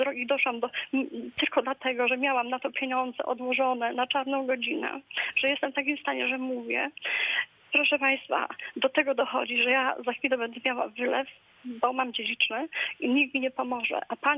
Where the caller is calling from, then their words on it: Otyń, Lubusz Voivodeship, Poland; Ja jestem właśnie słuchaczką z Otynia